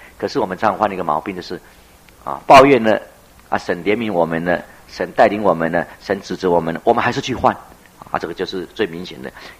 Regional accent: Taitung County, Taiwan; 除非我们台东那边水往上流啦

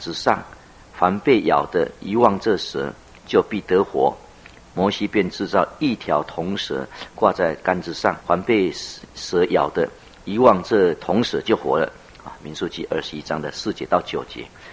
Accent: Taitung County, Taiwan; 除非我们台东那边水往上流啦

